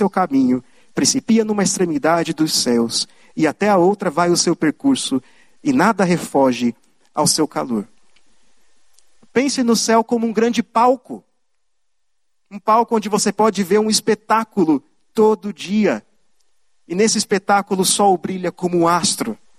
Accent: Mato Grosso, Brazil; Eu espero que um dia você possa visitar a minha terra, lá em Mato Grosso

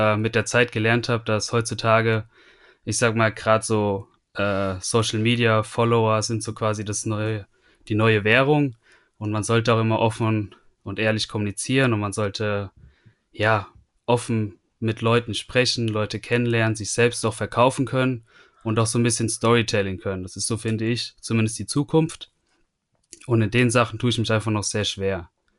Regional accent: Friedberg, Hesse, Germany; also born or lived in Dresden; Also in Friedberg schon seitdem ich 3 Jahre bin, gebürtig in Dresden

